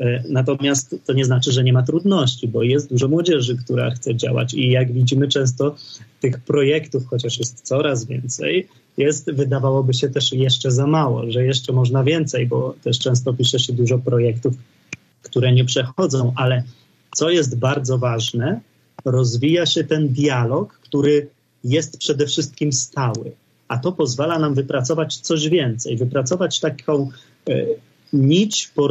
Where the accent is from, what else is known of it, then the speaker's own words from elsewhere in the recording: Krosno Odrzańskie, Lubusz Voivodeship, Poland; now in Warsaw, Poland; ja pochodzę z tych regionów, pochodzę z Krosno-Odrzańskiego, uczyłem się w Gubinie, więc ta specyfika tej tutaj naszej i przygranicznej, ale i tutaj zachodniej części Polski jest mi znana. Teraz mieszkam w Warszawie